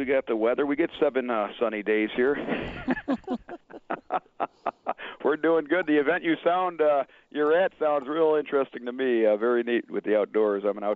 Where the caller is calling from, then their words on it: Buffalo, New York, United States; Right outside of Buffalo, New York, Western New York area.